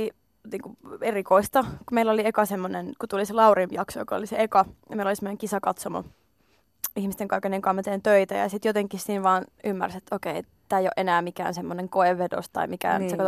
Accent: Oulu, North Ostrobothnia, Finland; Olen laulaja, lauluntekijä ja artisti ja olen kotoisin Oulusta.

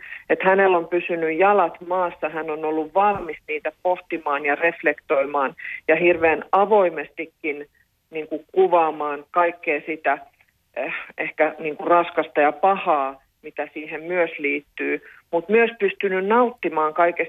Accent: Espoo, Uusimaa, Finland; kun me siellä meidän kotikonnuilla Espoon rantaraitilla merenrannassa kävellään

